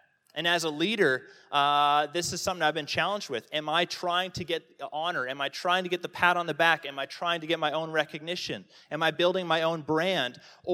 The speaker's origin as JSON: {"language": "English", "country": "Canada", "lives_now": "Australia", "said": "I'm Canadian."}